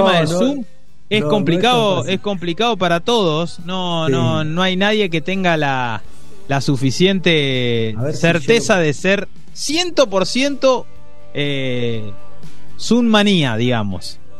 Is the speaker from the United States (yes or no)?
no; Carlos Casares, Buenos Aires Province, Argentina; Nosotros somos de Carlos Casares, provincia de Buenos Aires también, obviamente, somos bonaerenses, a 100 kilómetros de Bragado, cerquita.